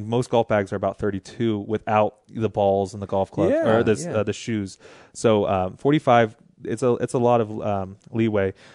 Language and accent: English; Texas, United States; I'm from Texas.